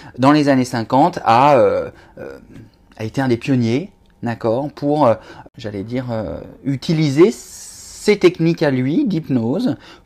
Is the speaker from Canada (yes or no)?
no; La Clusaz, Auvergne-Rhône-Alpes, France; Au départ, je viens de la montagne. Je suis né en Haute-Savoie, à la Clusaz. Et donc, j'ai grandi et j'ai fait vraiment jusqu'à 34 ans là-bas.